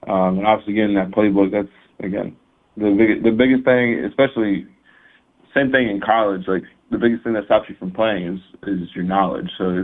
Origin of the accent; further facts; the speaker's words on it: Florida, United States; I'm not born in Florida, but I was raised in Florida.